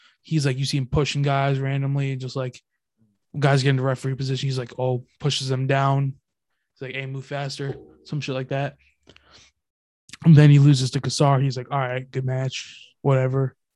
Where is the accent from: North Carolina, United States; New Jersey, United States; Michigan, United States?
New Jersey, United States; yeah, like, dude, I'm from Jersey.